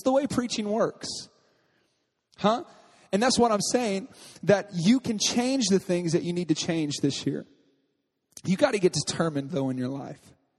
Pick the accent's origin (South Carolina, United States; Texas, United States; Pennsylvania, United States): Texas, United States; I'm from Texas, so we have things called Southern Living.